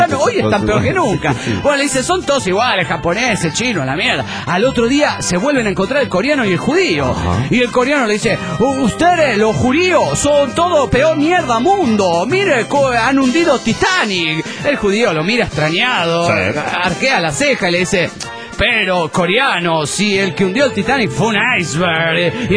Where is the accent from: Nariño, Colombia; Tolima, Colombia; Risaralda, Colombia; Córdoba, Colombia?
Nariño, Colombia; Pasto; Hola, ¿qué tal? … de Pasto.